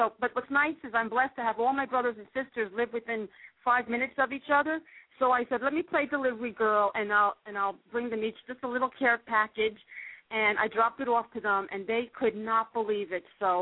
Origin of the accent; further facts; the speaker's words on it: New Jersey, United States; Liz, I have to tell you, I'm the one from New Jersey who received your pies.